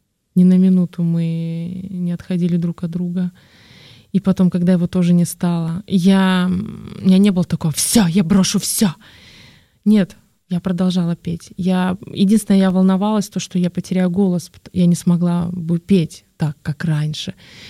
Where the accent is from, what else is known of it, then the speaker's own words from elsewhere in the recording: Russia; Наверное, что-то русское, народное, я же из России.